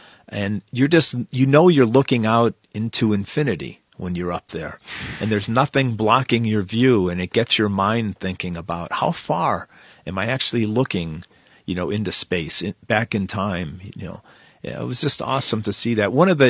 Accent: Cleveland, Ohio, United States; As you mentioned, I grew up in Cleveland, Ohio.

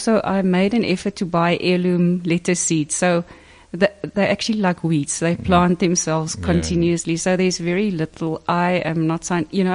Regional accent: Bonnievale, Western Cape, South Africa; I grew up in Bonnievale and my father was a farmer and I have a brother who's a farmer.

